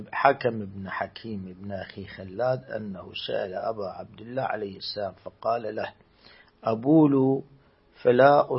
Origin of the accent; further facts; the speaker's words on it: Iraq; مثل هاي عندنا في العراق كان بالموصل حمام العليل الكبريتية